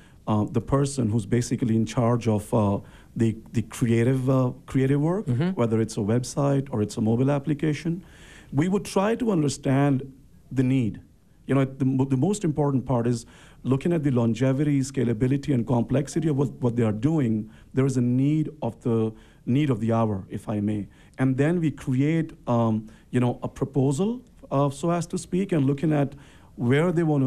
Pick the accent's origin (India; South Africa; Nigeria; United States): India; born there; since I've been coming to this country for the last 20 years, and I was born in India